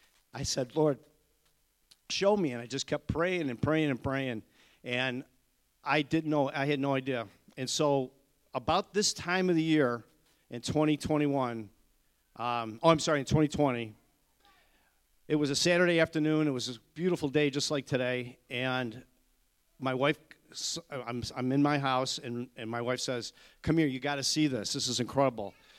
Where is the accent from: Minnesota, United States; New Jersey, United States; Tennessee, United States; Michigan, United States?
Michigan, United States; I'm from Michigan, so I'm just from a little town outside of Detroit, and our governor shut the whole state down.